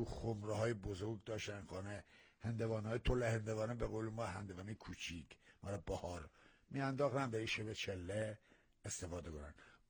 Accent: Hamadan, Iran; accent: Hamadan; گویش من هم بدانیه خیلی حالا فانتزی امروزی به قول معروف زبان محاوره زیاد نمیدنم در همدان، اما یک گویش منه،

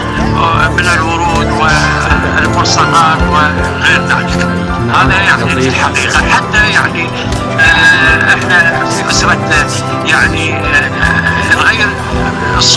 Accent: Iraq; فيما يسمى احنا عندنا بالعراق في بعض الأسر يسمون الركن الرمضاني

